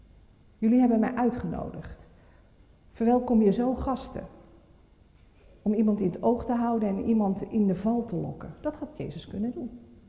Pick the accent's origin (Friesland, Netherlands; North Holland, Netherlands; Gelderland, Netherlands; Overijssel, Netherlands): North Holland, Netherlands; Amsterdam; Mijn man die komt uit Hogeveen en ik kwam uit Amsterdam.